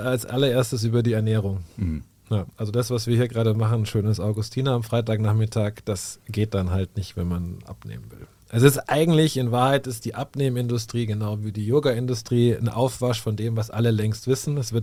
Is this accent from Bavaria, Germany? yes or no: yes; Munich, Bavaria, Germany; Nein, ich komme aus München